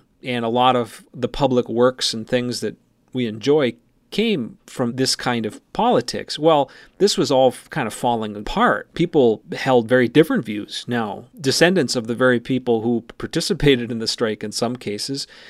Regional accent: Cherry, Minnesota, United States; You know, I'm from Cherry. Cherry is this little hayfield right outside of Hibbing.

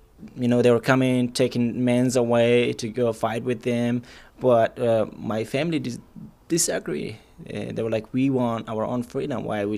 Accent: Ghazni, Afghanistan; English is a second language; I am from Ghazni province. I grew up there and I was born in Ghazni province.

